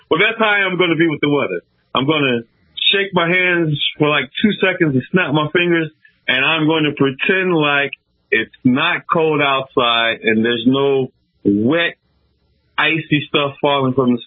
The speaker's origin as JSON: {"language": "English", "town": "Detroit", "region": "Michigan", "country": "United States", "said": "you're probably not surprised since I'm from Detroit."}